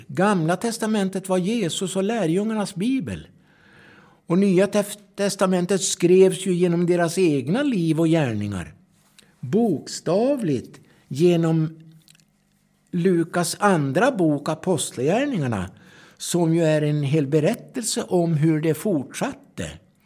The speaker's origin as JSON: {"language": "Swedish", "town": "Edsbyn", "region": "Gävleborg County", "country": "Sweden", "said": "den församling jag tillhörde hemma i Edsbyn i södra Norrland i Hälsingland"}